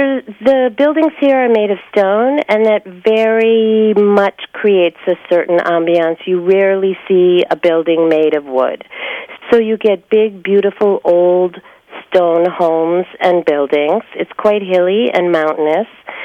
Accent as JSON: {"language": "English", "town": "New York City", "region": "New York", "country": "United States", "moved": "yes", "lives_now": "Saint-Rémy-de-Provence, France", "said": "I came here from New York, so my comparison is New York City to San Remy."}